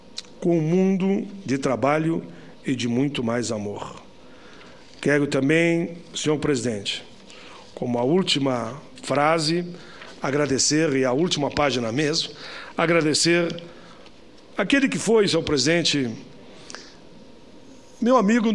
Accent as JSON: {"language": "Portuguese", "region": "Rio Grande do Sul", "country": "Brazil", "tie": "born there", "said": "nessa terra gaúcha, onde nasci e nasceram meus pais e avós e bisavós"}